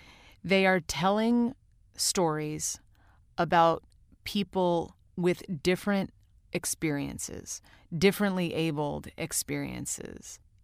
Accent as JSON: {"language": "English", "town": "St. Louis", "region": "Missouri", "country": "United States", "tie": "born or raised there", "also_born_or_lived": "Rochester, New York", "said": "when I was growing up in St. Louis and Rochester, New York, in both places, we had a darkroom."}